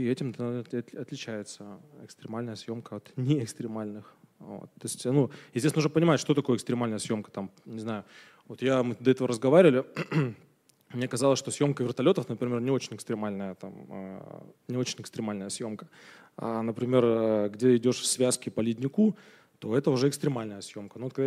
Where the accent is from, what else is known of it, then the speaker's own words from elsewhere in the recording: Kamchatka Krai, Russia; я родился и вырос на Камчатке, и это как бы такой визуальный фон для моего становления